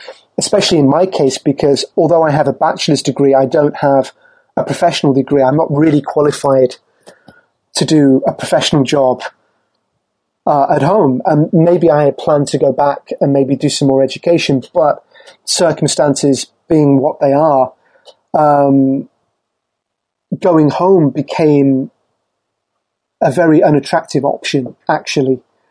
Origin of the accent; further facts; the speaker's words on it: Ireland; During that second year in my home country, which is Ireland